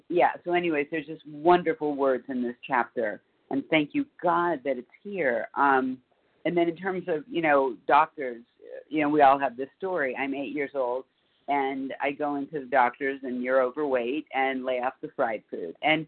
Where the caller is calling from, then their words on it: Boulder, Colorado, United States; in Boulder, Colorado, recovered.